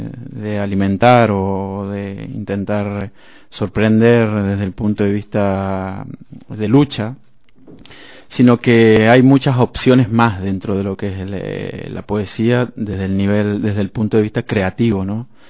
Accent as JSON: {"language": "Spanish", "country": "Argentina", "lives_now": "Spain", "said": "como yo soy argentino, trabajamos muchos autores latinoamericanos"}